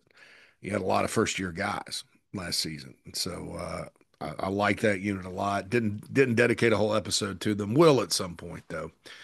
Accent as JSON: {"language": "English", "town": "Spartanburg", "region": "South Carolina", "country": "United States", "tie": "born or raised there", "said": "Beautiful park there in my hometown, home of the Hub City Spartanburgers, where they'll be playing the Wofford Terriers."}